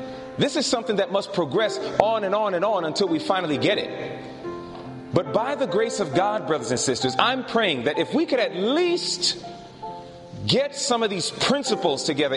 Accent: Atlanta, Georgia, United States; I come from Atlanta, Georgia. That is where I live. Not specifically Atlanta, but nevertheless, I am in that area.

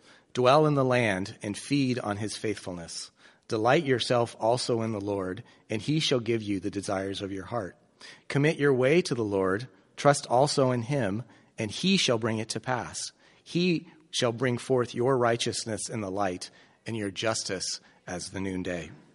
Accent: Colorado, United States; as I said. I grew up in Colorado and went to Union College in Nebraska for undergraduate

